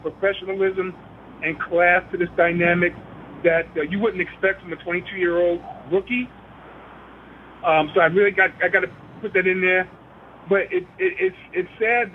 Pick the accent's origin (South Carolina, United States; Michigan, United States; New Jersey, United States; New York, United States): New York, United States; I'm a New Yorker as well.